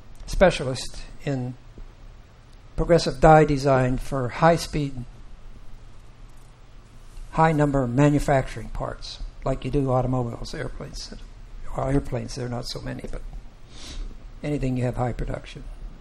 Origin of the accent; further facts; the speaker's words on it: Pittsburgh, Pennsylvania, United States; Penn State sits in a mountain community in central Pennsylvania, and I'm from the inner city, Pittsburgh